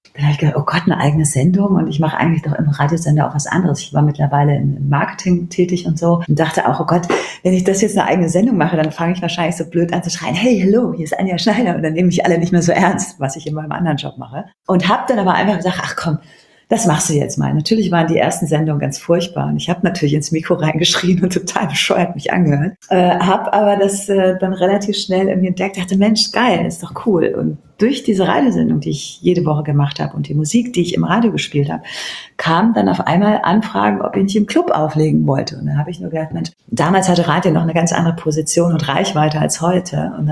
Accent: Cologne, North Rhine-Westphalia, Germany; hallo, ich komme aus Köln

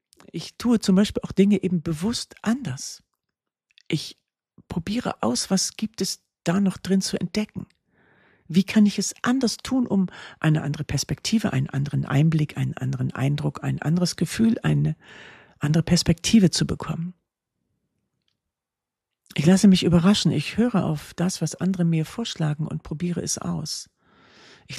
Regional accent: North Sea coast, Germany; Ich bin ja so an der Nordsee groß geworden. Und da war der Horizont eben das Wattenmeer.

